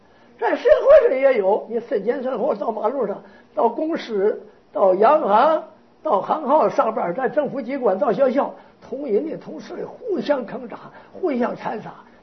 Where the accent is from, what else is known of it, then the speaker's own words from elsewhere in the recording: Taiwan; 人家外国人说我们台湾人呢